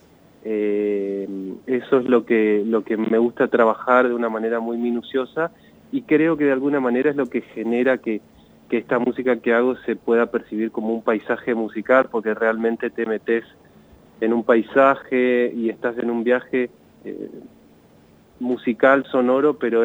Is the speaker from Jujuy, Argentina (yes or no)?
no; Chaco, Argentina; mi propia identidad, ¿no? Como argentino, chaqueño